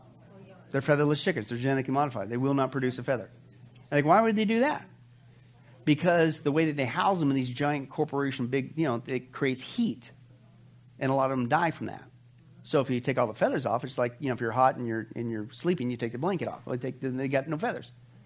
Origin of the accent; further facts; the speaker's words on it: Midwest, United States; I grew up in the Midwest. That was one thing you had to do. You had to dehorn a cow.